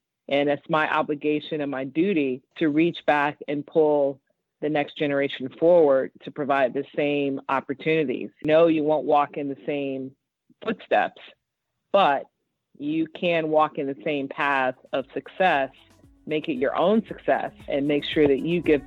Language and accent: English; Chicago, Illinois, United States; I grew up in Chicago. I grew up in the inner city of Chicago